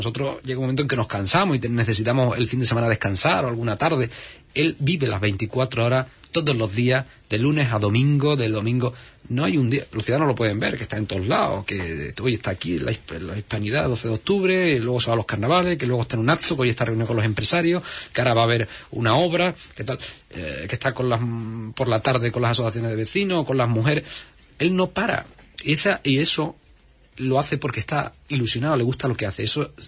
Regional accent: Huelva, Andalusia, Spain; las cosas que los onubenses nos merecemos y que son, es nuestro derecho tenerlas como cualquier onubense, como cualquier andaluz de Andalucía

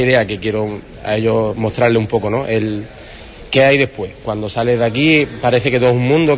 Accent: Valverde del Camino, Andalusia, Spain; La primera vez ya lo hicimos de cara al público en mi pueblo, en Valverde del Camino, y ahora va a ser la segunda vez que se proyecte, sí.

